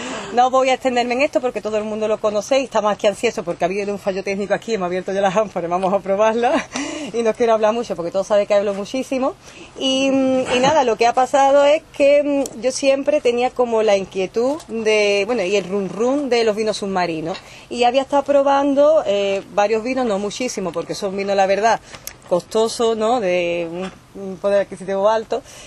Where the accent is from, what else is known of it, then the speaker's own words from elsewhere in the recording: Sanlúcar de Barrameda, Andalusia, Spain; now in Mallorca, Spain; Como todos sabéis, no soy mallorquina, soy de Sanlúcar de Barrameda, muy agradecida a esta tierra, ¿no?, que me ha acogido.